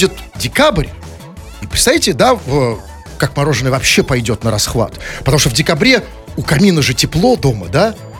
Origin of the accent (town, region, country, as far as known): Saint Petersburg, Russia